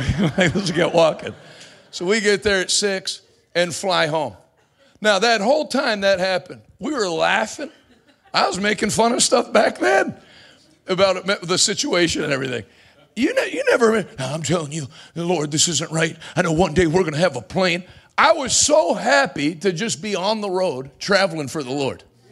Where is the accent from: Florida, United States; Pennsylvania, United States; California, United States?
Pennsylvania, United States; Bridgeville; You know, I grew up in Bridgeville.